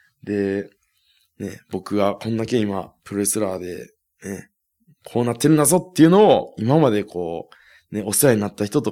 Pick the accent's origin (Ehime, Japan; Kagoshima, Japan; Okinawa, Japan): Ehime, Japan; 4月24日、金曜日に、愛媛県、僕のふるさとですね。